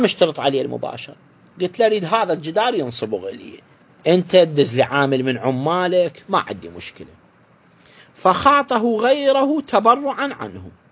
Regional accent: Iraq; الغنم والبقر وغيره عندنا بالعراق يسموه الحلال

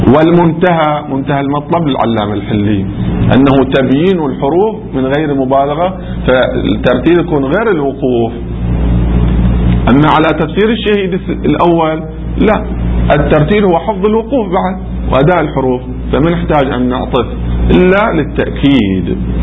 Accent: Qatif, Eastern Province, Saudi Arabia; الذين مو عندنا في القطيف ناس يقولوا صراط الذين

